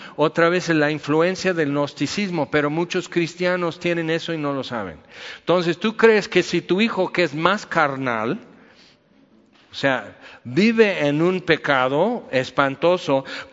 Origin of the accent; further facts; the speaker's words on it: Puebla, Mexico; y yo soy poblano, ¿y qué?